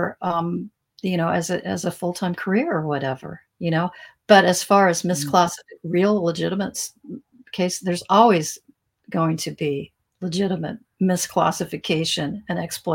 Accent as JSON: {"language": "English", "region": "California", "country": "United States", "said": "I'm from California. I have a very different viewpoint."}